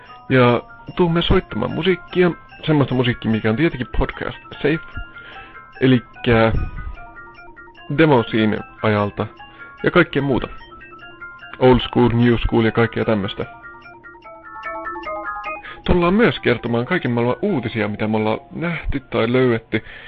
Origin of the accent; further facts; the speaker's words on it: Gothenburg, Västra Götaland, Sweden; born there; Mä oon kuitenkin ruotsin suomalainen. Ja oon syntynyt täällä Göteborgissa 82, elikkä mä oon vasta 24.